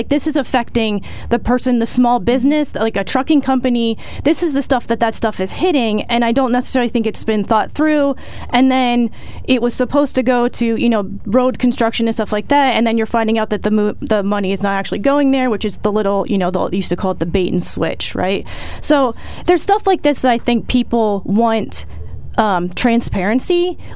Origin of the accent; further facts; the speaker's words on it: Selinsgrove, Pennsylvania, United States; But yeah, I'm born and raised in Selins Grove. I graduated from Selins Grove High School.